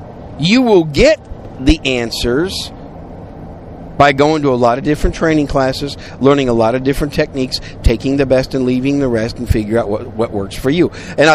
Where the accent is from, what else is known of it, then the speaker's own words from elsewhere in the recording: Wisconsin, United States; also born or lived in New York City; I'm a cheesehead. I was raised in Wisconsin. Born in New York City, but raised in Wisconsin, so I'm a huge Packer fan.